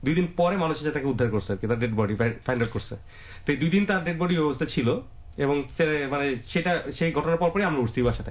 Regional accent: Bangladesh; moved away; আমি যখন বাংলাদেশে ছিলাম মনে আছে যে আমরা আমার আব্বা ছিল সৌদি আরবে কাজ করতো তো আমার আম্মা আমি আর আমার নানার কাছে বড় হয়েছি

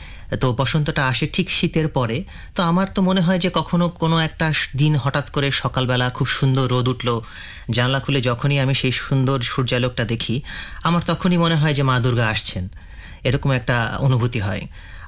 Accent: Dhaka, Dhaka Division, Bangladesh; আমি ঢাকাতে বড় হয়েছি, তো এটা ছিল পুরান ঢাকায় লালবাগের কাছাকাছি থাকতাম আমরা।

